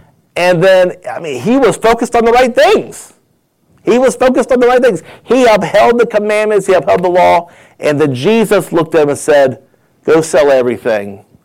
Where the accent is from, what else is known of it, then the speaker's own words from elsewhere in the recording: United States; Because we as American people, we don't know everything that goes on.